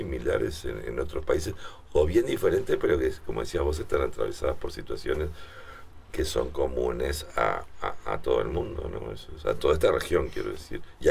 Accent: Uruguay; los uruguayos somos muy latinoamericanos

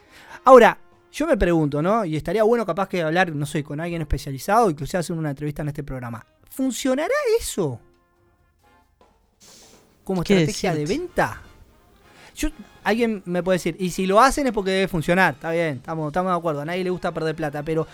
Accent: Uruguay; Y no me siento menos uruguayo por decir esto, ¿no?

